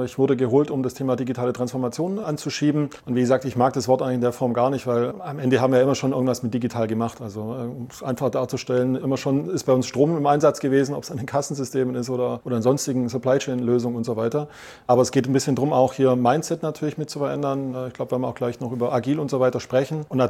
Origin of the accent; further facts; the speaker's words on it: Baden-Württemberg, Germany; ich versuche Hochdeutsch zu sprechen, bin Schwabe.